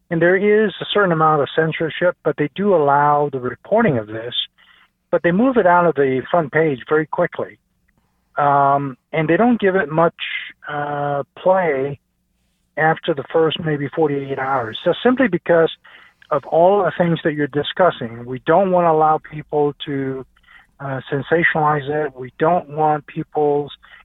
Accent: Singapore; now in London, United Kingdom; because my home country is Singapore, and I've lived all the way from there to London

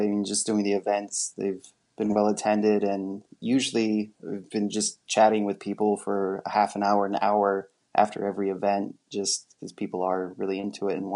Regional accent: Nebraska, United States; at least growing up in Nebraska, like we did have a lot of education about civil rights and these things

